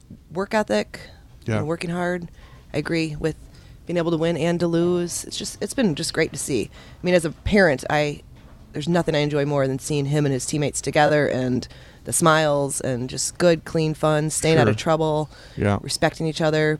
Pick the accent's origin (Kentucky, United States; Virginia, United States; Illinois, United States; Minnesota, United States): Illinois, United States; Yeah, but I grew up in Illinois.